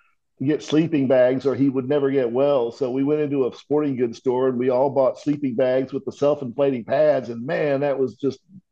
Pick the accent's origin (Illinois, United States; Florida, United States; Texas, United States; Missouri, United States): Texas, United States; San Antonio; I grew up in San Antonio and punk did not catch on very big there